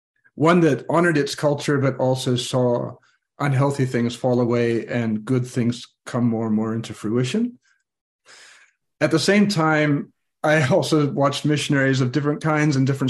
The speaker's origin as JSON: {"language": "English", "region": "Scotland", "country": "United Kingdom", "tie": "born there", "said": "I was born in Scotland, so"}